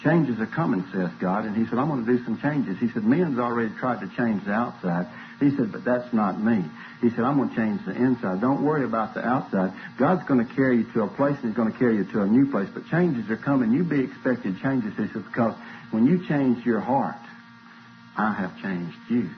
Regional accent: Alabama, United States; born there; I was born in Alabama, and I repented.

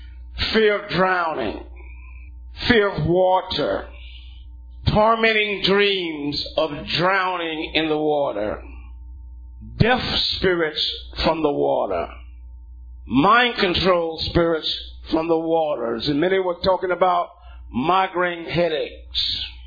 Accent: Jacksonville, Florida, United States; now in Fayetteville, United States; My wife and I, we're from Jacksonville, Florida, but we live in Fayetteville, Georgia. And being raised up in Jacksonville, we are right there on the Atlantic.

